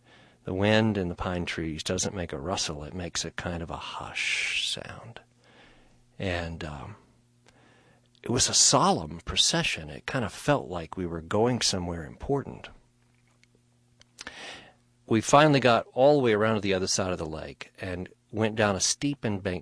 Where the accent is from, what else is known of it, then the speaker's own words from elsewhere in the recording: Tyler, Texas, United States; also born or lived in Houston; I grew up mostly in the Houston area and in East Texas various